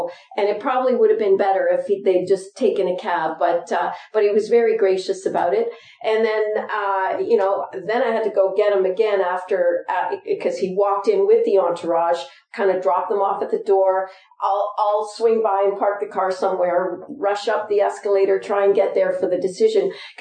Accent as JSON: {"language": "English", "town": "Ottawa", "region": "Ontario", "country": "Canada", "tie": "born or raised there", "said": "I grew up in Ottawa. I'm Francophone. I'm a Franco-Ontarian."}